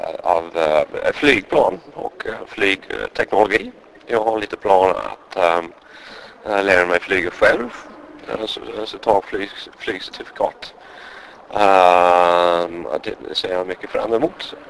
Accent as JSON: {"language": "Swedish", "region": "England", "country": "United Kingdom", "second_language": "Swedish", "moved": "yes", "lives_now": "Uppsala, Sweden", "said": "Det kanske låter konstigt eftersom jag är engelsman, men det är så."}